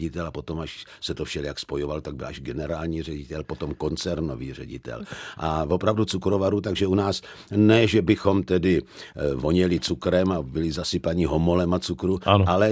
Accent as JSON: {"language": "Czech", "region": "Zlín Region", "country": "Czechia", "tie": "born or raised there", "also_born_or_lived": "Kroměříž", "said": "Na maminku to tam přišlo, takže mě povinula v kroměřížské porodnici, ale jinak jsem opravdu celý život prožil a žil na moravském Slovácku, což je v okolí Uherského Hradiště."}